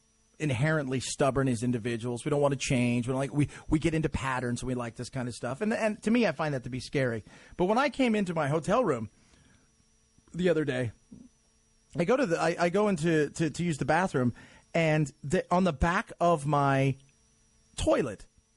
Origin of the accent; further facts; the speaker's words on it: Georgia, United States; Since I'm from Georgia